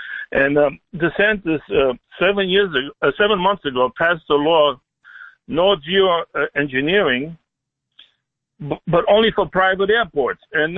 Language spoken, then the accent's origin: English; Transylvania, Romania; now in Florida, United States; And growing up in Transylvania, Romania, well, look at the sky, and I see millions of birds, millions of birds.